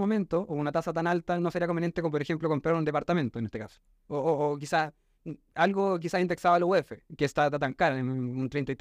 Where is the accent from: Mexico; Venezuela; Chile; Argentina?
Chile; por qué es tan relevante para nosotros como chilenos y tanto para los gringos también